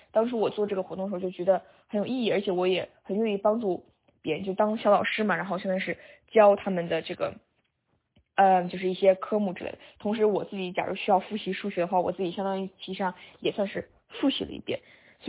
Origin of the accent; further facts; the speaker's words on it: China; 有时候他们就会提到我作为中国人身份，有时候呢，我作为中国人，我呢就会给他们讲